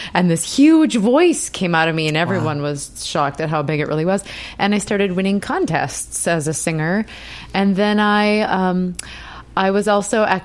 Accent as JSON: {"language": "English", "region": "Minnesota", "country": "United States", "tie": "born or raised there", "said": "I grew up in Minnesota in a very small town. I actually grew up singing in church every week."}